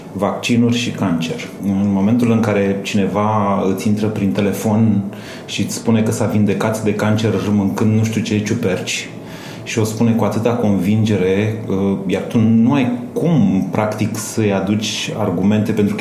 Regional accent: Oltenia, Romania; el o să consideră că eu sunt un oltean puțin serios

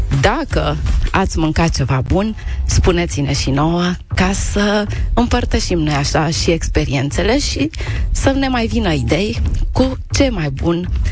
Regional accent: Romania; dacă noi ca români pronunțăm ceafă de porc la grătar

